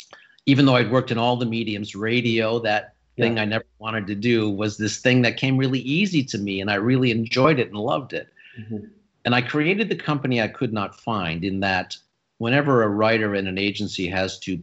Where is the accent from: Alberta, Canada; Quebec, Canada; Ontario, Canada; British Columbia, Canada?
Ontario, Canada; Sudbury; so I was raised in Sudbury, Ontario.